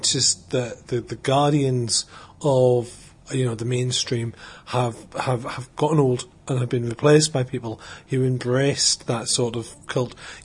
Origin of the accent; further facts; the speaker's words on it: South Shields, North East England, United Kingdom; I'm a Sundancer. I'm from South Shields.